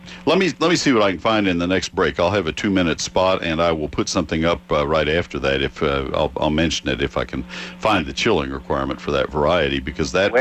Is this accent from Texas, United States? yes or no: yes; Texas, United States; I grew up in South Texas, I know.